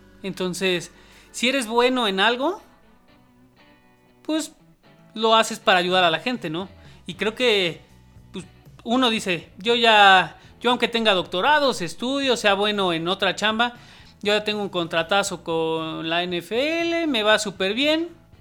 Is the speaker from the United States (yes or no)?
yes; Philadelphia, Pennsylvania, United States; Soy de Filadelfia de toda la vida.